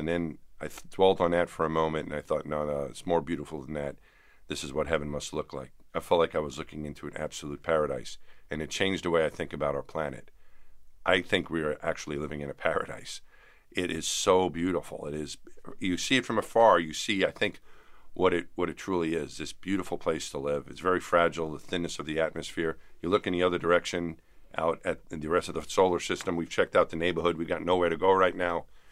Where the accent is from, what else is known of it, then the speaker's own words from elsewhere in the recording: Franklin Square, New York, United States; You know, we're both from Franklin Square. And I'll always be a kid from Franklin Square and a New Yorker and an American.